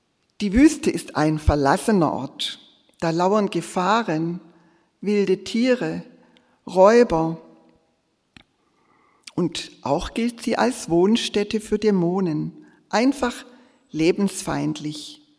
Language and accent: German; Filderstadt, Baden-Württemberg, Germany; bin ein bisschen importiert, ich bin nicht immer hier, ich komme aus Filderstadt. Normalerweise bin ich dort